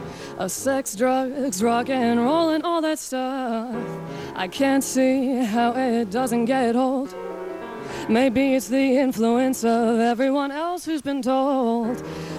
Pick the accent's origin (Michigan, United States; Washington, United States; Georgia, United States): Washington, United States; Seattle; Mostly in Seattle.